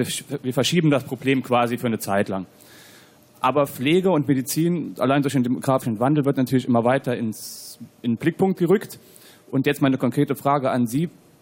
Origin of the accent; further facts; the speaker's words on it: Rhineland-Palatinate, Germany; ich komme aus der Gegend von Trier und bin Krankenpfleger